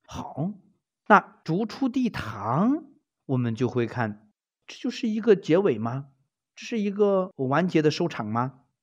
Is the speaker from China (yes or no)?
yes; China; 大有我们中国人所说的这个赏心悦目、香甜可口的滋味。